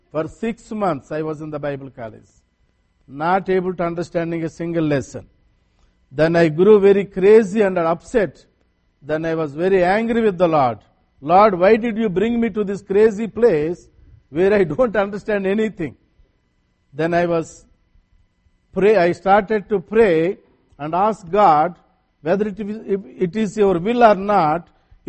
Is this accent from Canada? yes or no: no; India; first language Telugu; English is a second language; So my mother tongue is called Telugu, T-E-L-U-G-U, Telugu it is called. From my childhood, I learnt all my studies. I was instructed in my mother tongue Telugu only. I don't know any single word in English.